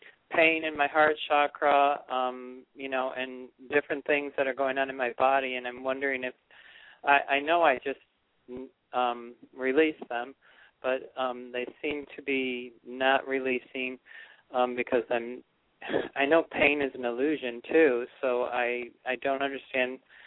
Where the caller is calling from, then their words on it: Florida, United States; I'm calling from Florida.